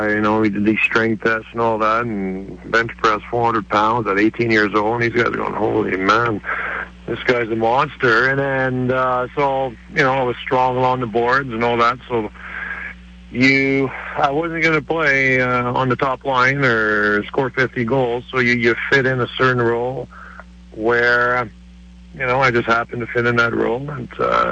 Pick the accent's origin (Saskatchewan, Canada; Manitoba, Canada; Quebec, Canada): Quebec, Canada; Montreal; it was happened to be in my hometown from Montreal